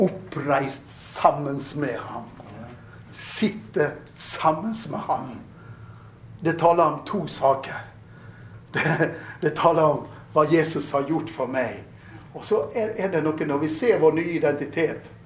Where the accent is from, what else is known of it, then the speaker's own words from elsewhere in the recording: Norway; jag sa faktiskt till engelskläraren min att jag är norsk, jag behövde inte engelsk.